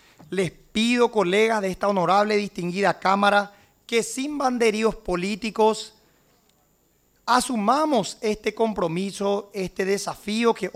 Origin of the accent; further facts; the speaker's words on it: Paraguay; Hablo como un paraguayo, pero por sobre todo como un padre de familia, padre de dos varones.